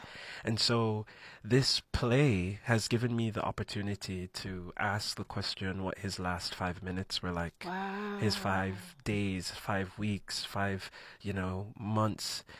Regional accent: Jamaica; So KBLA, you've heard today that I'm from Jamaica. Yeah.

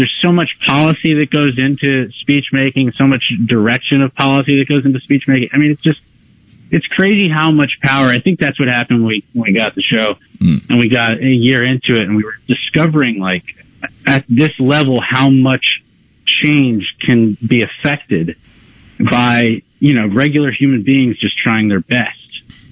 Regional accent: Queens, New York, United States; I grew up in New York. I grew up in Queens, New York.

